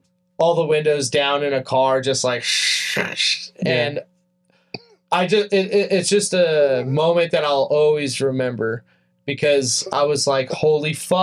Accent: Tehachapi, California, United States; So I'm from Tehachapi, so anyways, I knew this girl, and it was her birthday, and I came down to Bakersfield.

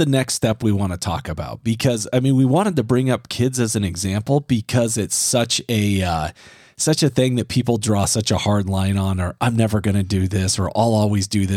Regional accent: Midwest, United States; I'm from the Midwest and May Day was a big deal. And I remember I moved out West and nobody had any idea.

